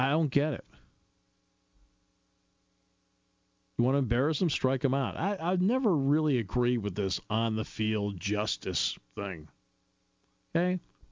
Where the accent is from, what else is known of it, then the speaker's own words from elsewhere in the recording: New England, United States; Everyone knows that growing up in New England, I've been a diehard Red Sox fan.